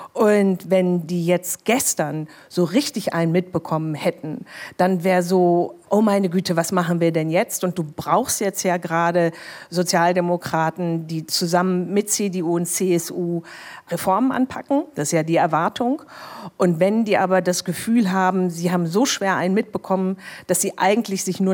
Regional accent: Dortmund, North Rhine-Westphalia, Germany; aber ich komme aus Dortmund und habe dann auch noch am 1. Mai Geburtstag, Tag der Arbeit.

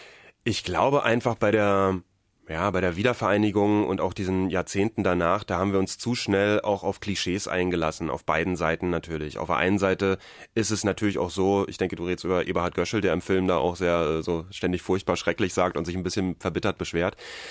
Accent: East Germany, Germany; Also ich habe nur Kindheit in der DDR, ich war 11, als die Wende kam.

